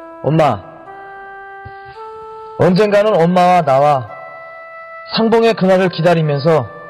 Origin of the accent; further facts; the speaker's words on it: Yonan, South Hwanghae, North Korea; moved away as an adult; now in South Korea; 저의 고향은 황해남도 연안이라 강화도에서 아주 잘 빨아보이는 곳이죠.